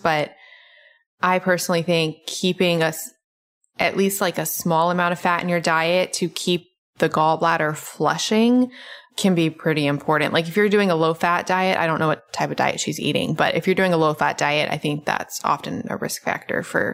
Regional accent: Memphis, Tennessee, United States; I grew up in Memphis, though. Oh, my goodness. Talk about thunderstorms.

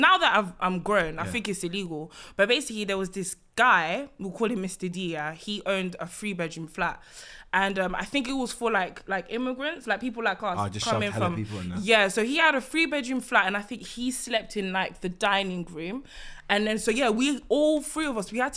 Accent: Belgium; So obviously, growing up in Belgium, yeah, whenever you see the UK on TV, it's like you see the Queen

